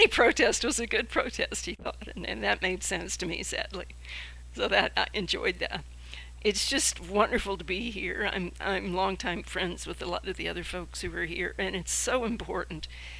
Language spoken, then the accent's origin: English; Macon, Georgia, United States; I'm originally a Georgia native. I was born in Macon, which we're not going to walk through, but it's not terribly far away.